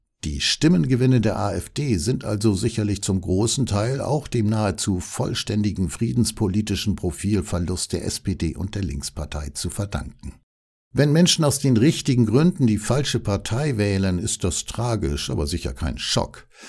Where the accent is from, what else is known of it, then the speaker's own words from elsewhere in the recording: Lower Saxony, Germany; Als Niedersachse finde ich diese Erkenntnis hochgradig schockierend.